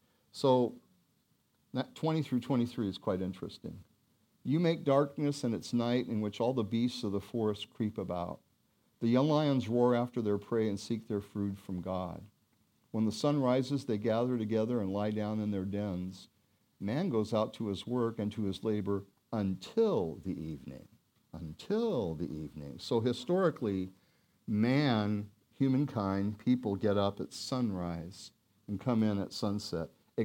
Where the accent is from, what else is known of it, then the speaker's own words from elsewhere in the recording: Oregon, United States; Clear cutting. I'm from Oregon.